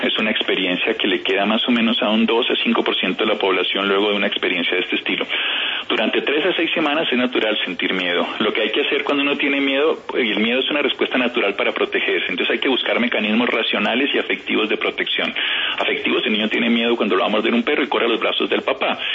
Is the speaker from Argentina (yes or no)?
no; Armero, Tolima, Colombia; Sí, yo soy de Armero, Tolima.